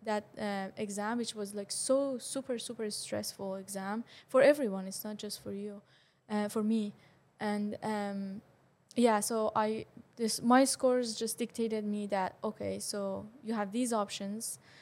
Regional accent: Tehran, Tehran Province, Iran; I'm from Tehran, which is the capital, and capital of Iran is like a huge, big city. It's a metropolitan. It's 12 million people during the night and 16 million during the day.

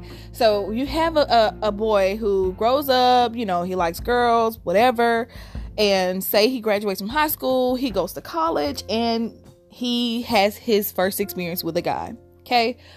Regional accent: Gulfport, Mississippi, United States; now in Huntsville, United States; I'm from Gulfport, Mississippi. I live in Huntsville, Alabama. I'm a Southern girl, but I hate the South.

